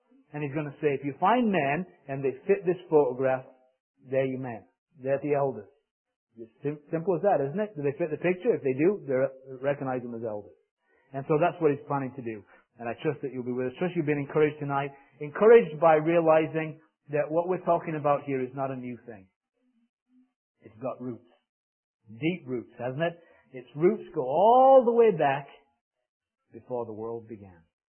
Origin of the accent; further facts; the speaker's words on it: England, United Kingdom; I'm from Northern England